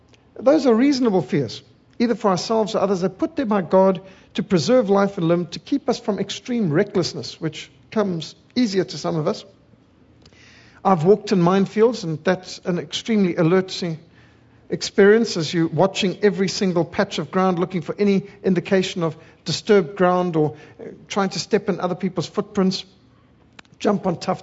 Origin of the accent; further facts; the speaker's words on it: Zimbabwe; I was brought up in Rhodesia when we had very much of this British education and lots of poems of Tennyson and Rudyard Kipling and memorizing of things.